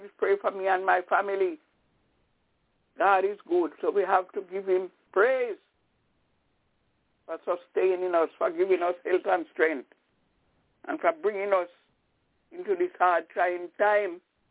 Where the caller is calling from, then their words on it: Albany, New York, United States; I'm calling from Albany, New York.